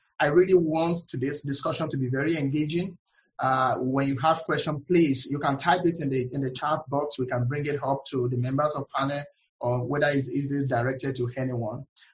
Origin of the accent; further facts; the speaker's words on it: Nigeria; now in United States; growing up in Nigeria, and even interacting with a lot of people, even here in the US